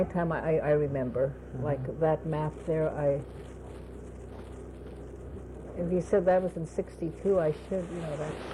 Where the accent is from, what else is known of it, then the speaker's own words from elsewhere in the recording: Karluk, Alaska, United States; born there; I was born in Carlock.